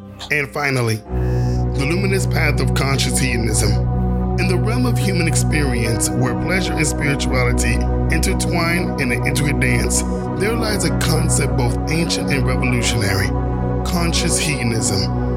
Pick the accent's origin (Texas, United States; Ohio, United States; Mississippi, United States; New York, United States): Texas, United States; San Antonio; from San Antonio, Texas